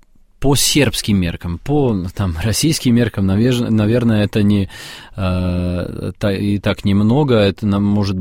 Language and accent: Russian; Serbia; Russian is a second language; Неважно, я поехал из Сербии, это как бы из моего родного города, из моей отчизны, и приехал тоже как бы в мою отчизну.